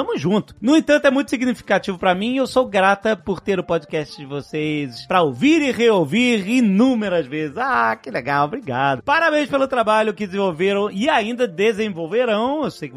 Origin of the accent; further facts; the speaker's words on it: Rio de Janeiro, Brazil; Eu falei, a gente é carioca, pelo amor de Deus.